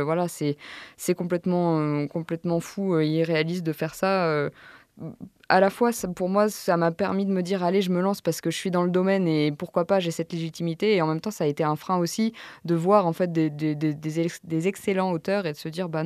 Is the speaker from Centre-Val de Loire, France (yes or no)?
no; Auvergne-Rhône-Alpes, France; now in Paris, France; moi aussi, je viens de l'Ain, même si maintenant j'habite et je travaille à Paris.